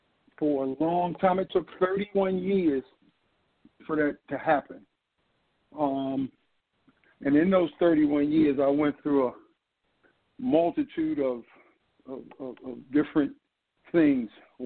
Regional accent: Baltimore, Maryland, United States; You know, I'm from Baltimore, so, you know, Maryland just meant everything.

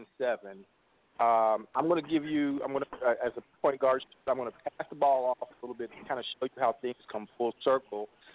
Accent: Lexington, Kentucky, United States; also born or lived in Paris; I come from a thoroughbred background, born and raised in Paris, Kentucky, grew up in Lexington, and horse racing or horses was always a part of our family culture.

